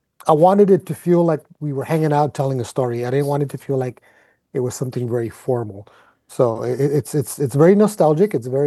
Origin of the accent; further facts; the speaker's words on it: Calexico, California, United States; growing up in Calexico